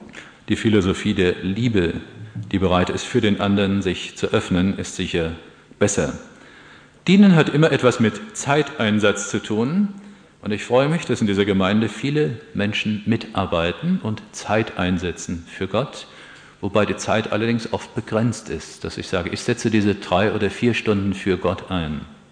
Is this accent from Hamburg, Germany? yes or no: no; Oberursel, Hesse, Germany; Ich erinnere mich an Oberursel, wo ich herkomme